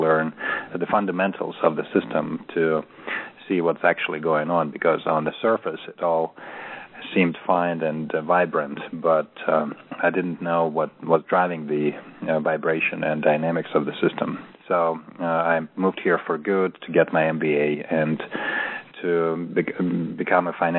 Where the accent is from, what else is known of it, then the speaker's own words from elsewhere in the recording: Moscow, Russia; now in United States; I'm a Russian-American. I grew up in Moscow. I moved to America in 2000 and then came back to Russia and then came here for good in 2004.